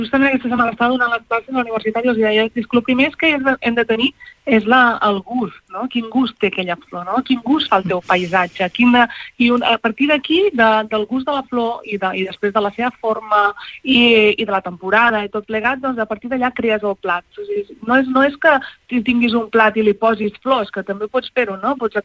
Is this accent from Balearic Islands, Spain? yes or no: no; Palau-sator, Catalonia, Spain; also born or lived in Palafrugell; now in Pals, Spain; soc filla de Palau Sator, jo, tot i que vaig néixer a Palafrugell, ara estic visquent a Pals i també, doncs, fins ara també tenia el restaurant a Regencós, vull dir que soc d'aquí del Rovell, d'aquí de l'Empordà, sí.